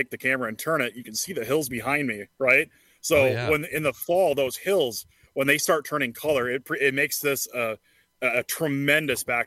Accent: Wisconsin, United States; born or raised there

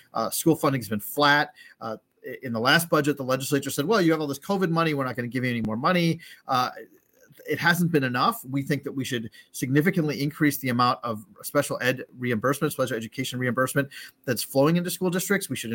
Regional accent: Wisconsin, United States; I mean, I grew up in Wisconsin. I went to public schools.

